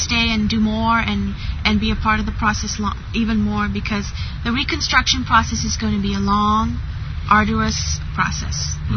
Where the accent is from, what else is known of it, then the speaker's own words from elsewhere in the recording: Sri Lanka; now in United States; I've lived in the U.S. on and off about 15 years. So I was born and raised in Sri Lanka for the most part, but I've lived here for about that long.